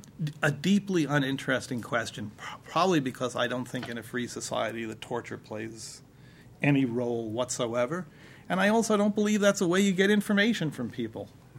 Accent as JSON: {"language": "English", "country": "United States", "said": "I'm an American, and I have truly believed in some fundamental way in these institutions"}